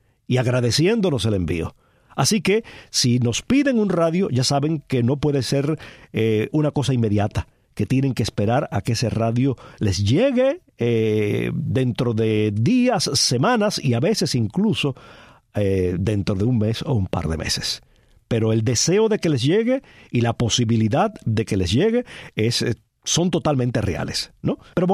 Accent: Palma Soriano, Santiago de Cuba, Cuba; Ambos nacimos, o yo nací en Santiago, aunque viví toda mi vida en Palma.

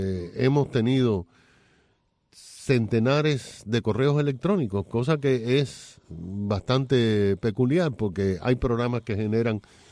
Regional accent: Cuba; now in United States; me siento mal como cubano americano, mal como cubano

